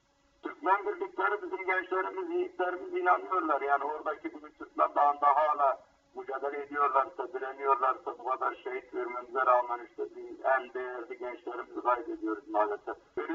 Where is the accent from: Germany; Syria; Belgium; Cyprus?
Syria; Aleppo Governorate; Benim köyüm de oradadır, kontrolündedir ama orada da topraklarına o zulme karşı olmasına rağmen topraklarını tutmaya çalışıyor.